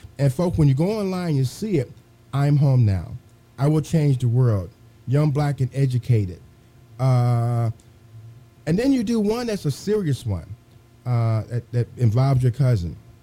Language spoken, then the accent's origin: English; Terre Haute, Indiana, United States; You did go back and you finished and got your degree from Indiana State University, my hometown of Terre Haute, Indiana.